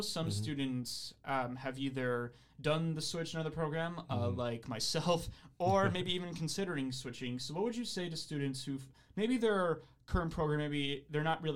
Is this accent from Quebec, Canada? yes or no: no; Burlington, Ontario, Canada; because I come from Burlington, Ontario, Canada.